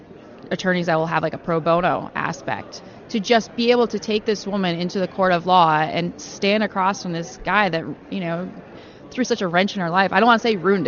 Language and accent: English; New York, United States; I grew up in New York, all that stuff.